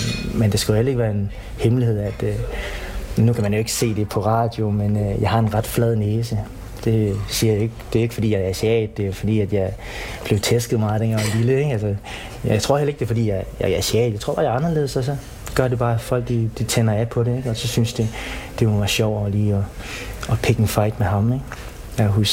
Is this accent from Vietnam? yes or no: yes; Vietnam; Men jeg tænkte ikke sådan rigtig over, at jeg var vietnameser.